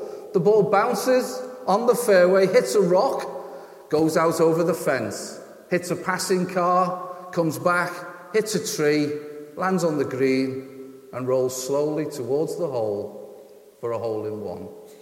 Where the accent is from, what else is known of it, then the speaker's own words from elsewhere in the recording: England, United Kingdom; the comprehensive school, as we English call them.